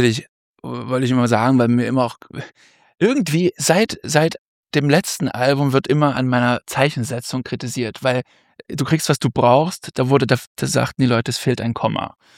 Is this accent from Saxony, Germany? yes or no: yes; Dresden, Saxony, Germany; in meiner Heimat Dresden